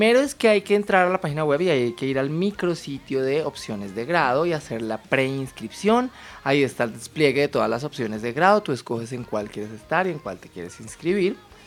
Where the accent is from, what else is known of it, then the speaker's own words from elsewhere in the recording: Colombia; como buenos colombianos, pues nos gusta dejar todo para lo último